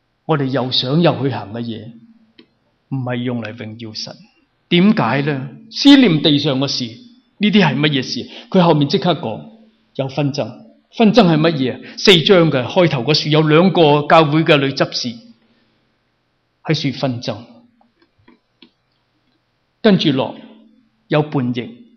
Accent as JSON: {"language": "Chinese", "country": "China", "said": "我们中国人看重平安这两个字，因为平安二字值千金。"}